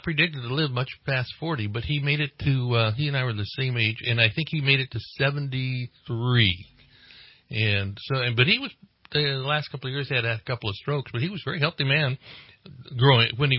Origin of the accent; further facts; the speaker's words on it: Marysville, California, United States; born there; also born or lived in Yuba City / Chico / Los Angeles / Stockton; now in Reading, United States; I was born in the South. I was born in Marysville. And we moved from Marysville to Reading. Actually, we lived in Yuba City. In 1948, we moved to Reading.